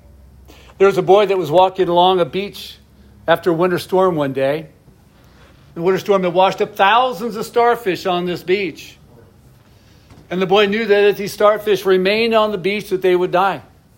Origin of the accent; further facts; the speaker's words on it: Seattle, Washington, United States; It was spiritually dark when I grew up here. I grew up here in West Seattle.